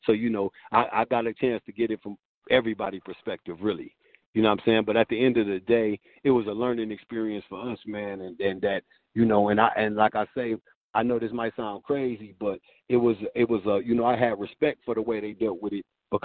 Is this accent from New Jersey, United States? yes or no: no; Flint, Michigan, United States; Growing up in Flint when I was a kid, my parents taught us we couldn't even swim in that water